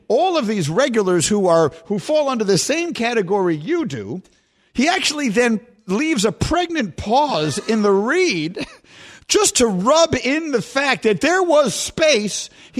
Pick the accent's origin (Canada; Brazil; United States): United States; New York City, New York; moved away as an adult; also born or lived in Evanston; I grew up in New York City, was as New York a kid as you could possibly be.